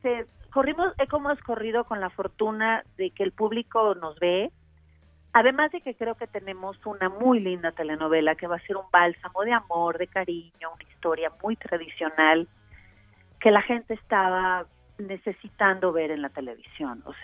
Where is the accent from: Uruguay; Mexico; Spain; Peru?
Mexico; desahogarme, primero como mexicana, como mamá, como mujer